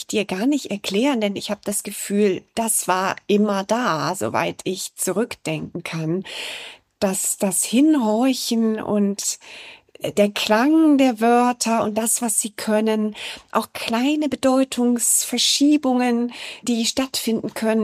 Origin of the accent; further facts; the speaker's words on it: Mönchengladbach, North Rhine-Westphalia, Germany; Ich bin im Rheinland aufgewachsen, in Mönchengladbach, und meine Eltern kamen aber ganz woanders her. Mein Vater aus Rumänien, meine Mutter aus Schlesien